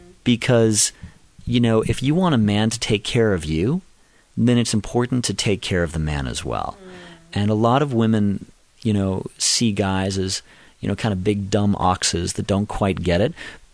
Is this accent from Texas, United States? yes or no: no; Boston, Massachusetts, United States; You know, I grew up in Boston, you know, out at recess in elementary school